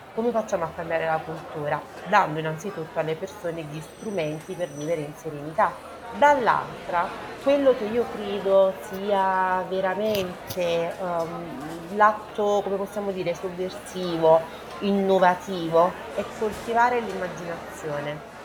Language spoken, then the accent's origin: Italian; Naples, Campania, Italy; Io da napoletana ho spesso sentito la necessità di andare via da Napoli